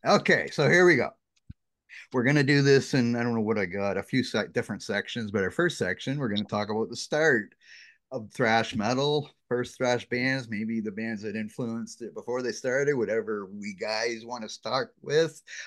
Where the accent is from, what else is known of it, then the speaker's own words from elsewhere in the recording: Canada; I'm from Canada, in case anybody didn't know that.